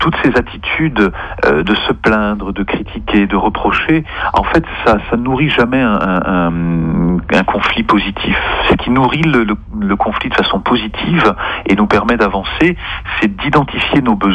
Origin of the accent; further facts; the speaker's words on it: France; Non, je suis français.